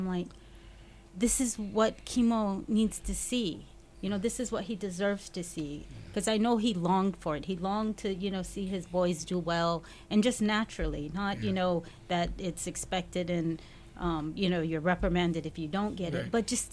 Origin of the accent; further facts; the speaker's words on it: Hawaii, United States; growing up in Hawaii, and you go to this beach where it's cold, overcast, I couldn't deal